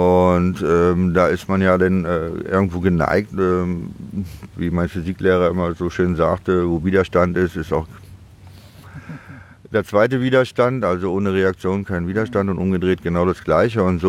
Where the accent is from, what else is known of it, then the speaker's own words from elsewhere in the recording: Demmin, Mecklenburg-Vorpommern, Germany; also born or lived in Chemnitz; now in Düsseldorf, Germany; ich bin geboren in Demmin und aufgewachsen und habe aber 77 MacPom verlassen und bin nach Chemnitz gezogen und 81 bin ich dann nach wideren Umständen ausgewandert als Deutscher nach Deutschland, bin dann nach Düsseldorf gegangen